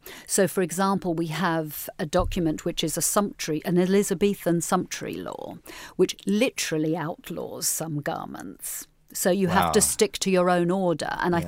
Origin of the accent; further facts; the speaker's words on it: Australia; but I can say it because I am Australian.